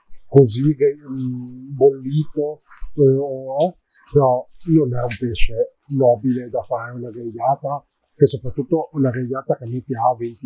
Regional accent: Genoa, Liguria, Italy; noi siamo di Genova, quindi già, anche se a breve saremo a Bergamo per altri motivi, come avete seguito su altri canali. Ma siamo di Genova, siamo abituati bene

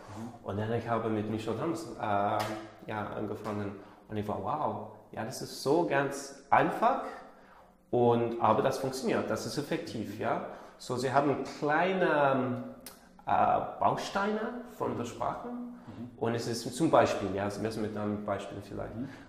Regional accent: Ireland; German is a second language; ich bin in Irland geboren und aufgewachsen.

